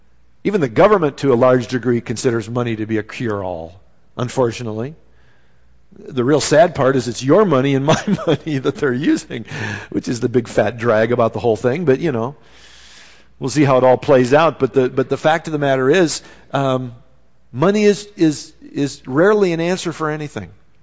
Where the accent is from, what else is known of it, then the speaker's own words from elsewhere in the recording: Minnesota, United States; Kind of like where I was raised in Minnesota, there wasn't irrigation that took place to water the crops.